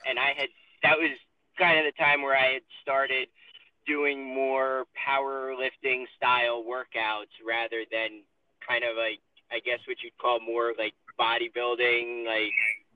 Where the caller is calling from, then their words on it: Pennsylvania, United States; I'm in Pennsylvania. I'm about a half hour outside of Philly. North.